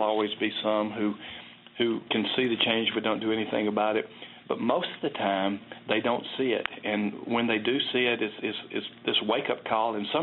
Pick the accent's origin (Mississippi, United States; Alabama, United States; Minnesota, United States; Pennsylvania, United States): Alabama, United States; accent: southern; I have a southern accent. I sometimes facetiously say I grew up in L.A., which is Lower Alabama. Growing up in Lower Alabama, I was in this small town in South Alabama.